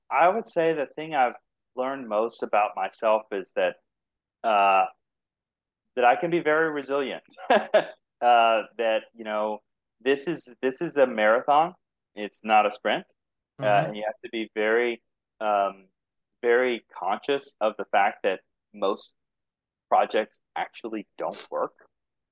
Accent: Texas, United States; accent: Texas; I told you I'm from Texas, right? So some people think I talk with an accent. I don't think I have much of a Texas accent.

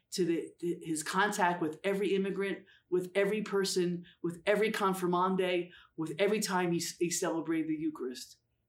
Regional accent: New Jersey, United States; now in Pennsylvania, United States; Now, I grew up in New Jersey.

